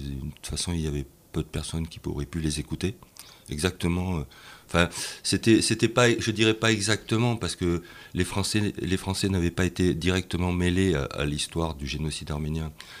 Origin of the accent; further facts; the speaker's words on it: France; un peu à travers le monde et notamment bon, chez nous en France